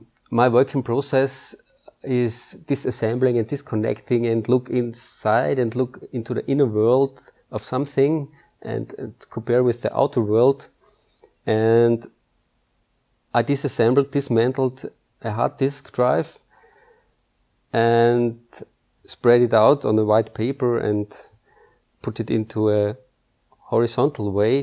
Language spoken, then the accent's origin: English; Linz, Upper Austria, Austria; I come from Linz. I'm a local.